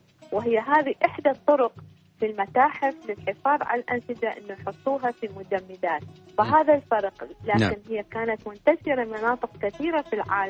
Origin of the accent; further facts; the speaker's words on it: Iraq; عندنا في العراق المناخ الجاف الحار